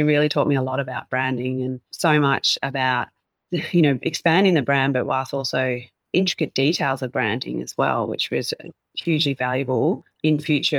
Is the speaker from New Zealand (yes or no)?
yes; New Zealand; born there; moved away; also born or lived in Melbourne / Brisbane / Hong Kong; I was born in New Zealand, moved to Melbourne, moved to Brisbane, back to Melbourne. Mum and Dad moved to Hong Kong.